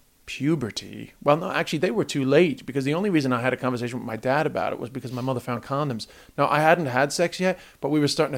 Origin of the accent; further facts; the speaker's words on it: United States; luckily, I guess, because I grew up in the States